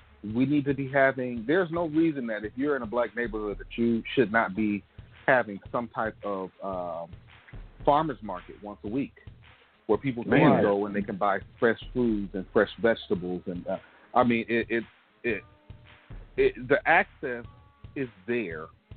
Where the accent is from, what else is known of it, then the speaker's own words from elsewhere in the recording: Gulfport, Mississippi, United States; Just in my hometown, Gulfport, Mississippi, there's 34th Street Holistic Garden where you can go and buy a plot of land and farm and grow food there.